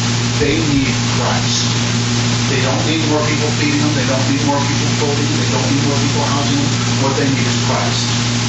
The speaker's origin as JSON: {"language": "English", "country": "United States", "tie": "born or raised there", "said": "And I was born in the United States. I lived all my life in the United States."}